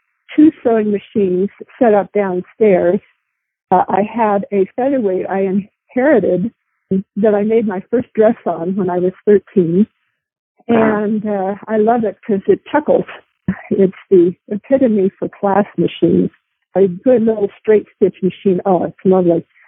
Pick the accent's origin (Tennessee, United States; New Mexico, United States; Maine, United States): New Mexico, United States; I know we grew up in New Mexico